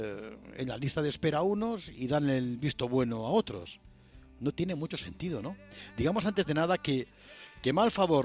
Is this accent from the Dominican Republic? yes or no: no; Community of Madrid, Spain; Seguimos naturalmente confinados en la fase cero como madrileños